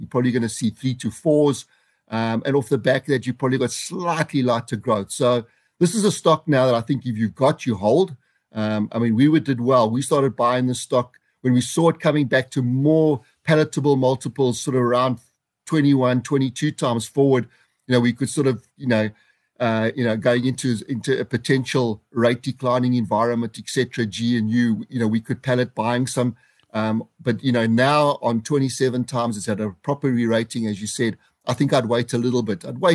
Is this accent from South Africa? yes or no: yes; South Africa; I think the biggest mistake we made as South African investors